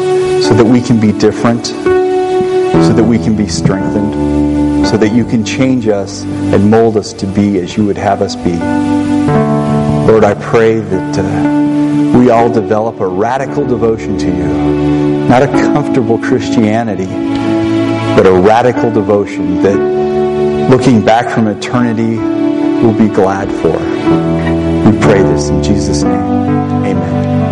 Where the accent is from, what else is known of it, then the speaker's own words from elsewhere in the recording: United States; I'm an American, so I know this for Americans.